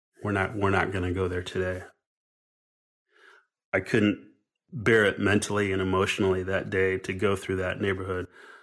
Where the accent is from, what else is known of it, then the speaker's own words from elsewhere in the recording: Seattle, Washington, United States; I grew up in Seattle, and this was one of the neighborhoods where I would always be very wary of going when I was a young man.